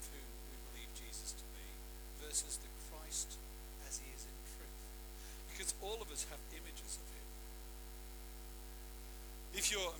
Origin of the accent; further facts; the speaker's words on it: Melbourne, Victoria, Australia; We're from Melbourne.